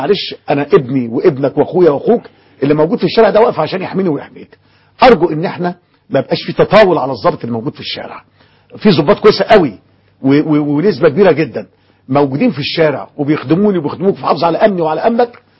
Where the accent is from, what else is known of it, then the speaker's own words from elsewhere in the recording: Egypt; احنا كلنا كمصريين